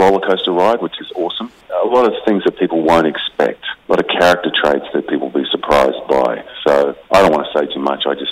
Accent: New Zealand; being a Kiwi

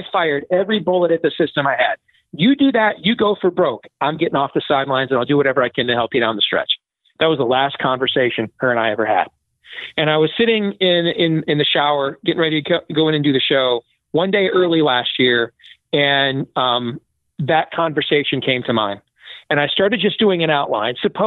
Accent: Iowa, United States; this was getting to the end of her run for the presidency here in my home state of Iowa.

